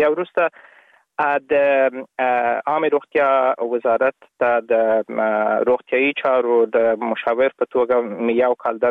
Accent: Baraki Barak, Logar, Afghanistan; زه په افغانستان کې د لوګر ولایت د برکی برک په ولسوالۍ کې په یو کلیواله منطقه کې زیږیدلم. تقریبا د ژوند اولنی نه کلونه مې په کلی کې تیر کړی دي

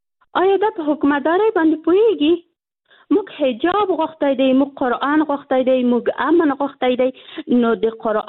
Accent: Afghanistan; موږ الحمدلله موږ مسلمانان یو، موږ افغانان یو.

